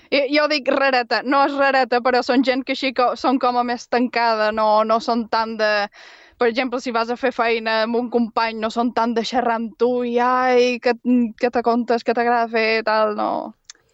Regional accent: Formentera, Balearic Islands, Spain; No, si els dic, ai, d'on ets, Formentera, eh? Però llavors els dic, està a prop d'Eivissa

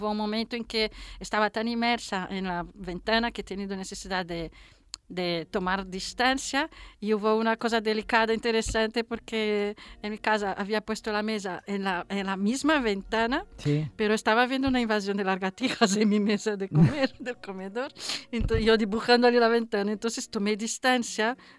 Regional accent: Formentera, Balearic Islands, Spain; also born or lived in Brazil; Y yo soy brasileña española, es mi doble nacional, soy formenterenca en este sentido.

